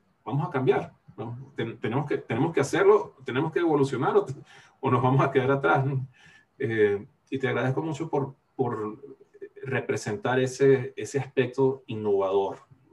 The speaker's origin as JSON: {"language": "Spanish", "town": "Caracas", "region": "Capital District", "country": "Venezuela", "tie": "born or raised there", "said": "yo soy oriundo de Venezuela"}